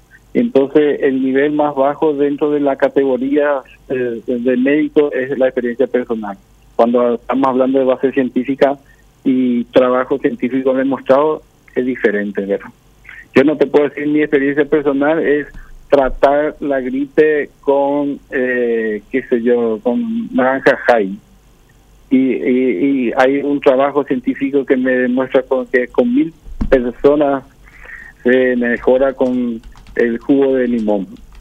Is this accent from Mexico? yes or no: no; Paraguay; nosotros formamos parte de la población paraguaya, somos paraguayos también acá